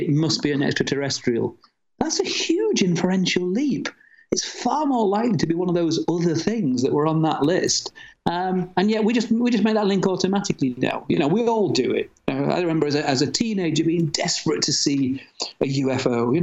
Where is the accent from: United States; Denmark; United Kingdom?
United Kingdom; but then again, I'm British.